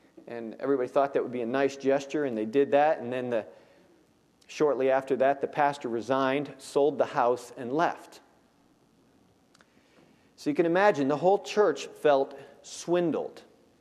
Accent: United States; Even though I grew up in America, I had never really heard the gospel before

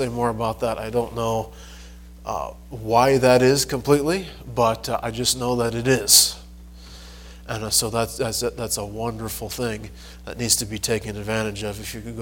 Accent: Indiana, United States; I grew up in Indiana, grew up in a Christian home.

